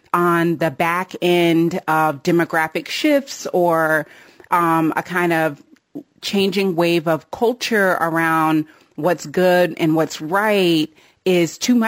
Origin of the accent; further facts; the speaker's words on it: North Carolina, United States; also born or lived in Massachusetts / Ohio / Texas; I'm from North Carolina, more or less, and I've lived in a lot of different states. I've lived in Massachusetts and the Berkshires. I've lived in Ohio. I've lived in Texas.